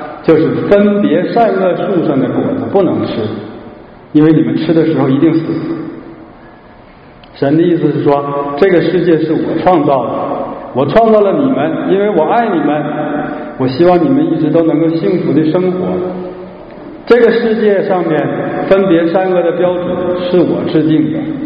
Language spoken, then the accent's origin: Chinese; China; 神也就是我们中国人经常说的上帝